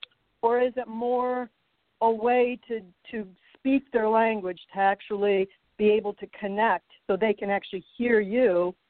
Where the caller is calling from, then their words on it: Phoenix, Arizona, United States; I'm calling in from Phoenix.